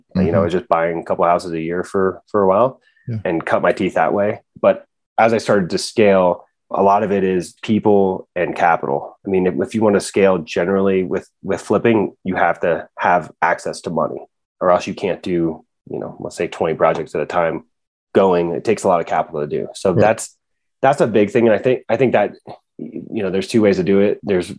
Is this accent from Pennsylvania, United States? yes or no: yes; Pennsylvania, United States; No, I'm actually from Pennsylvania.